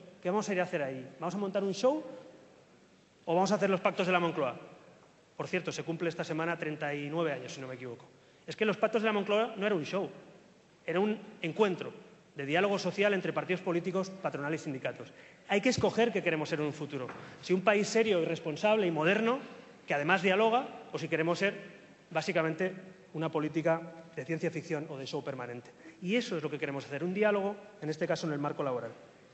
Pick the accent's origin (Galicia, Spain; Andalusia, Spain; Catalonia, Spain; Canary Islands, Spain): Catalonia, Spain; 4 de los 8 miembros de la dirección de este grupo somos catalanes. Y queremos lo mejor para nuestra tierra.